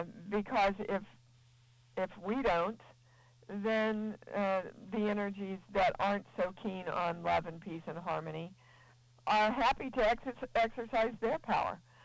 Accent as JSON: {"language": "English", "town": "Kansas City", "region": "Missouri", "country": "United States", "tie": "born or raised there", "said": "in my family, in my Methodist family growing up in Kansas City, that was almost a cardinal sin."}